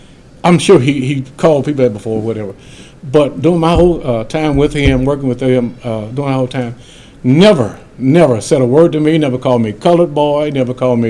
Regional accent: Kentucky, United States; Now, I'm from Kentucky. I heard that word so many times, it didn't bother me at all in Kentucky because I was used to it.

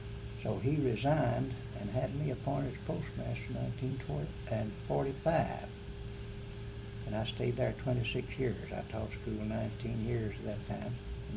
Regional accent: Hamlin, Kentucky, United States; born there; I was born in Hamlin, Kentucky. That's up on the territory of Stinking Creek.

